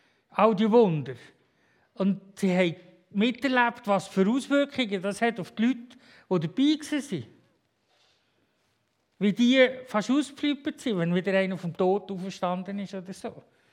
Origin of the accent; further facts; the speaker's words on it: Switzerland; Auch als Schweizer darf man sich im Fall freuen.